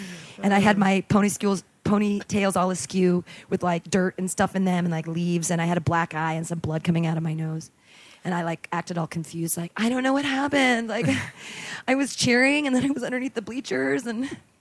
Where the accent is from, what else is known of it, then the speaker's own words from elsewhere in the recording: Danville, United States; I grew up in Danville. So that was interesting.